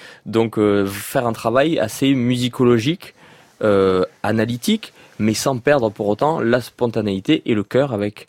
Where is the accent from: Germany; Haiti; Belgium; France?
France; Toulouse, Occitanie; Ah ben, quand on est Toulousain